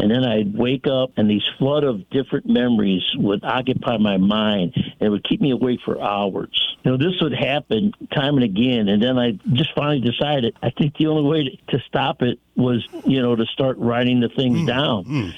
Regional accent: St. Louis, Missouri, United States; So, I come from a large Italian American family of 10 children, 5 boys, 5 girls. We were born and raised in St. Louis, Missouri.

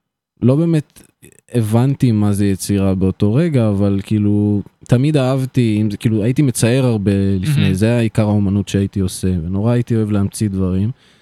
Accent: Tzur Yitzhak, Central District, Israel; also born or lived in Olesh; אבא שלי גר באולש, ואמא שלי בצור יצחק. את שנותיי המוקדמות, כאילו, גדלתי בצור יצחק בעצם, אבל אני כבר גר מספיק שנים בשתי המקומות.

